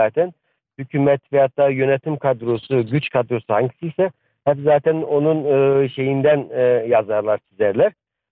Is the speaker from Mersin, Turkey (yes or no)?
no; Sivas, Turkey; now in Cologne, Germany; Sivas'tan.